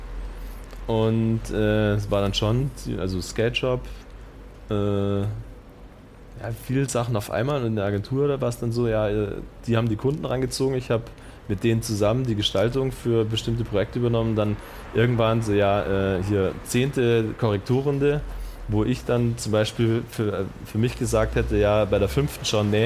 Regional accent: Munich, Bavaria, Germany; Aber wir sind nicht aus New York und San Francisco, sondern wir sind Münchner.

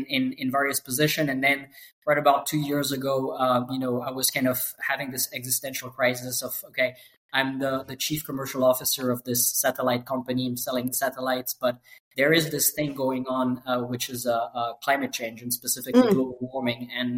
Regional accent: Grenoble, Auvergne-Rhône-Alpes, France; born there; English is a second language; So actually, I was born in Grenoble. I did most of my my studies there.

